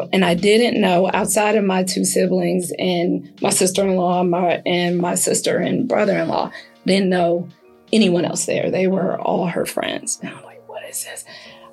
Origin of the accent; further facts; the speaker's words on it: Cleveland, Ohio, United States; So my sister-in-law, who's from Maryland, DC area, I'm from Cleveland, and it's totally different.